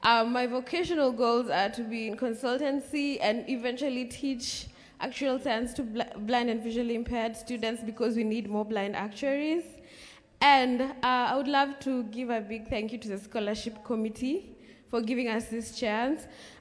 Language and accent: English; Kenya; now in New Jersey, United States; I'm from Kenya, but I live and study in New Jersey.